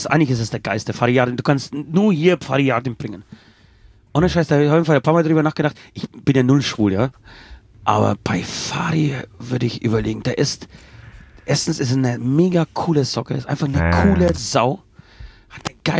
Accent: Silesian Voivodeship, Poland; ihr wisst ja, ich komme ja aus Oberschlesien

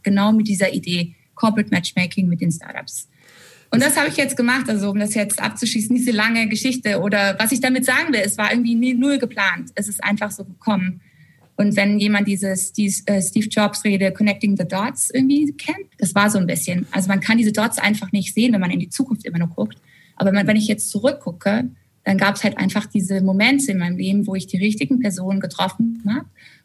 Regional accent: Germany; Und ich als Deutsche bei Airbnb

